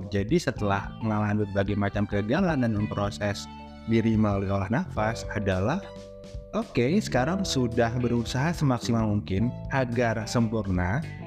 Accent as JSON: {"language": "Indonesian", "town": "Cikampek", "region": "West Java", "country": "Indonesia", "said": "Dan sesimpel karena saya dari Cikampek ya"}